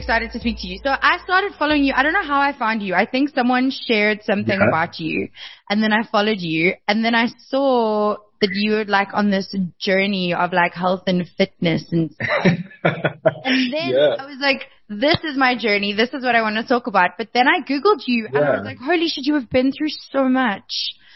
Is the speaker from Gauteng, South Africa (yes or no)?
yes; Brakpan, Gauteng, South Africa; I live in Brenthurst in Brakpan. And when people used to ask me, where are you from?